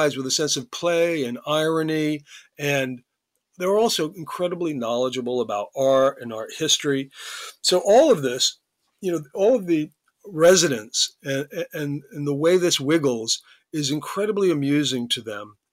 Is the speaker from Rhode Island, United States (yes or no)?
yes; Newport, Rhode Island, United States; Pam grew up in Providence. I grew up in Newport. This is a Rhode Island strong story, baby.